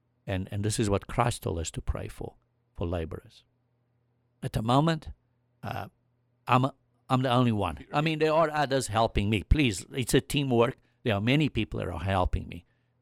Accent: South Africa; moved away; seeing that I came from South Africa, I've got to use an Afrikaans word

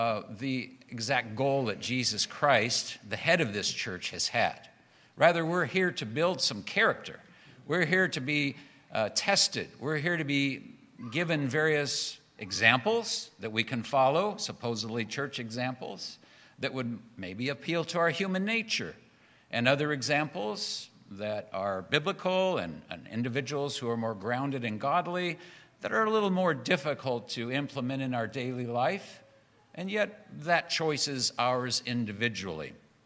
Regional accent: United States; growing up in the United States, I have had that perspective, certain inalienable rights that we have.

